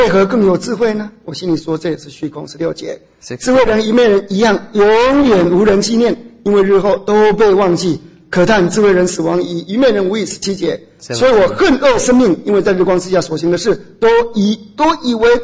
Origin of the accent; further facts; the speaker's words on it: China; 其实我们中国人说这个叫大智若愚啊